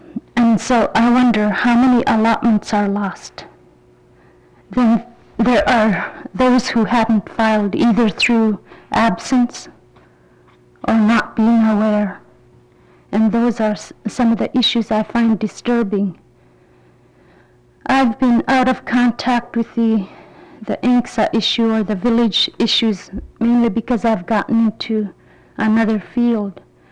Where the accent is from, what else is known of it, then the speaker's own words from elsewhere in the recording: Aleknagik, Alaska, United States; I'm originally from Aleknagik, Alaska.